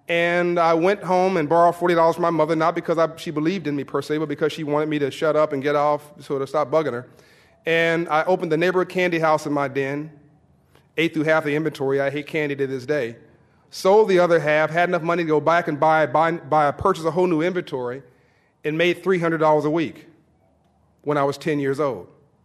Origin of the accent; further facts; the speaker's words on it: Compton, California, United States; I grew up in Compton, California, in South Central LA. If I could do it, you could do it.